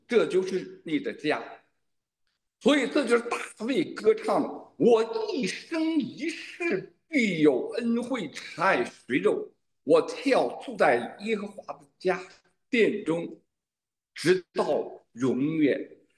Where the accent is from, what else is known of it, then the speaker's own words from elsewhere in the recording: China; 坦率讲，作为一个中国人，我非常喜欢中国的诗篇。